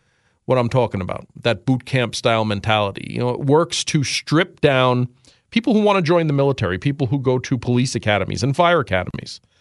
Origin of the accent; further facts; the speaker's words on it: New York City, New York, United States; If this something like that was attempted back in my day when I was 10, 13, or 15, and I grew up in New York City